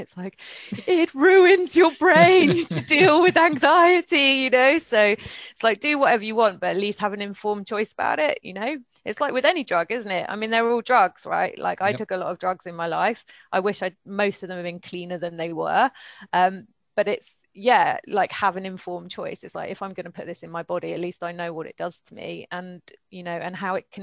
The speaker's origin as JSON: {"language": "English", "region": "England", "country": "United Kingdom", "tie": "born or raised there", "lives_now": "France", "said": "I grew up in England, like, I know how we drink."}